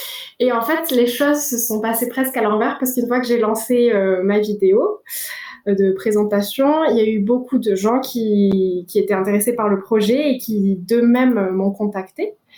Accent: France; moved away as an adult; now in Madagascar; mon père est français et ma mère est malgache et même si j'ai grandi en France

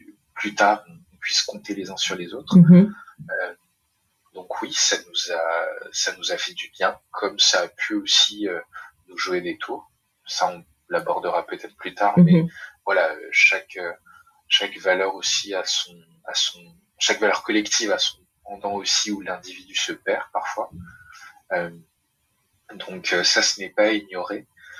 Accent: Île-de-France, France; je suis né dans une famille 100% malgache, donc mes deux parents sont malgaches. Je suis né, j'ai grandi dans le Val d'Oise, donc en banlieue parisienne

